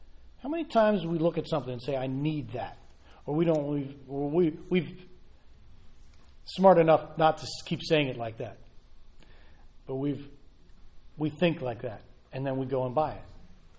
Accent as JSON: {"language": "English", "country": "United States", "tie": "born or raised there", "said": "We grew up in America where this is how we think."}